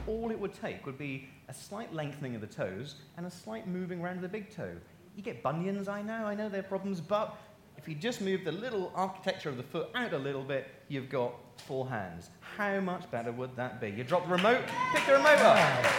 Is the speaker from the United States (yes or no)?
no; East of England, United Kingdom; I'm from Norfolk, and we...